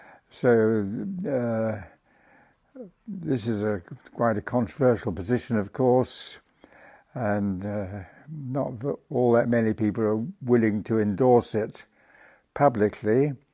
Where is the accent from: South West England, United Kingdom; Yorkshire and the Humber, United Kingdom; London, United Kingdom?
London, United Kingdom; I was born in London, in the London suburb of Hampstead, on the 20th of century, February 1930. It was there that I spent my first 5 years.